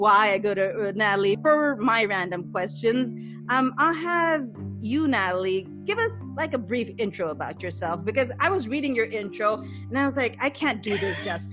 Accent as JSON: {"language": "English", "country": "Pakistan", "tie": "born or raised there", "said": "I'm growing up in Pakistan"}